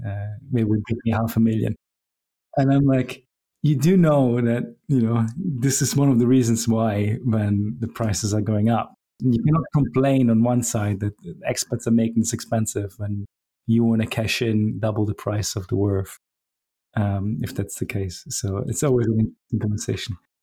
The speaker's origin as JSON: {"language": "English", "country": "Germany", "tie": "born or raised there", "lives_now": "Portugal", "said": "So I grew up in Germany, so I always have the inner German in me."}